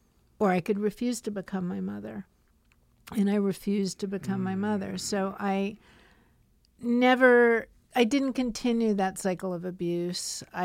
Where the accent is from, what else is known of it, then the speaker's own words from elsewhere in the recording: Palm Springs, California, United States; And I grew up in Palm Springs. It was a very small town at the time. Rock and roll was non-existent.